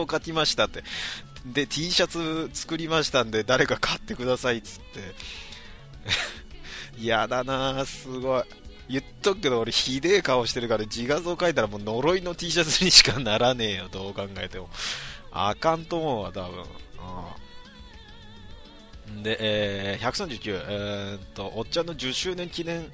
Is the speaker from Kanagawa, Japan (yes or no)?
yes; Kanagawa, Japan; 自分神奈川の人間だから横浜川崎だったらすごい楽なんですけどね。